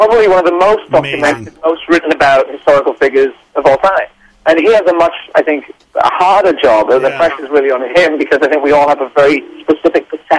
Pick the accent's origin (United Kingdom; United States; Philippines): United Kingdom; England; me being English, I was incredibly ill-informed.